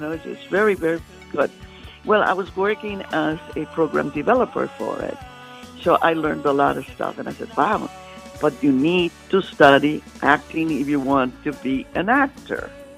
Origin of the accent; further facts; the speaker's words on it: Texas, United States; moved away as an adult; now in Los Angeles, United States; We lived in Texas, we're from Texas.